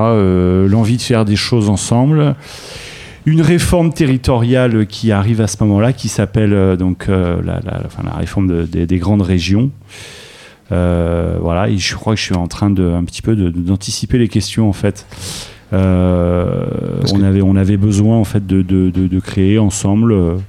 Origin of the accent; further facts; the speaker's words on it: Île-de-France, France; accent: Parisian; des parcours de Parisiens, il faut le dire. Mon accent est là pour en attester, malheureusement.